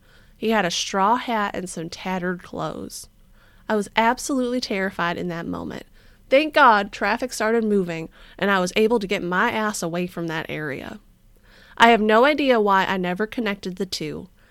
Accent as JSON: {"language": "English", "town": "Denton", "region": "Texas", "country": "United States", "tie": "born or raised there", "said": "I'm from Denton, Texas, which is north of Dallas in Fort Worth."}